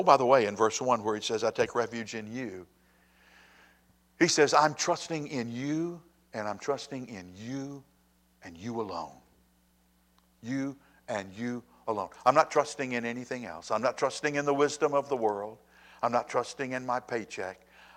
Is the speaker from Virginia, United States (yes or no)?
yes; Lynchburg, Virginia, United States; When Becky and I were growing up in Lynchburg, one of the things that we always said as kids, particularly in high school, can't wait till we graduate from high school so that we can get out of this podunk city where there's nothing ever to do.